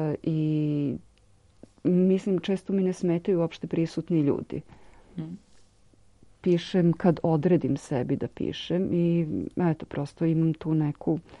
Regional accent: Belgrade, Serbia; živim, ja sam iz Beograda, živim u Beogradu i prosto živim i u centru Beograda

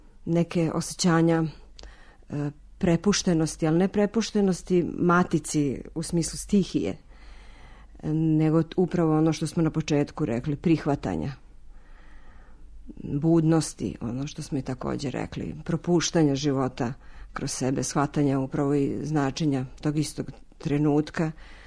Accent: Sremska Mitrovica, Vojvodina, Serbia; also born or lived in Novi Sad; now in Belgrade, Serbia; Ja sam iz Sremske Mitrovice, živjela sam dosta dugo u Novom Sadu, vratila sam se u Beograd i to zaista smatram za moja tri grada.

